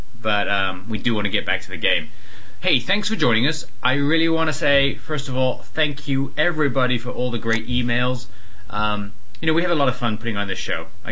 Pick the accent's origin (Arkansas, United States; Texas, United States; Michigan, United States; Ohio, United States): Texas, United States; because I'm originally from Texas, I'm really rooting for them